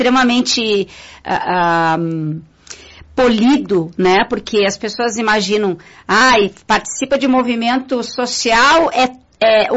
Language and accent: Portuguese; Brazil; porque a gente é brasileiro e não desistimos nunca.